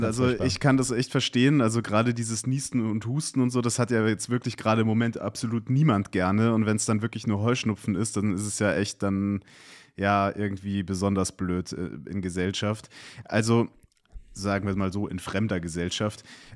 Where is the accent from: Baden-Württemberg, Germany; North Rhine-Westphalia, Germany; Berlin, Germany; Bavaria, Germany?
North Rhine-Westphalia, Germany; Duisburg; born there; Ich bin ja in Duisburg geboren, deswegen, ich kenne die Ecke ganz gut. Bin da aber nur zu Weihnachten.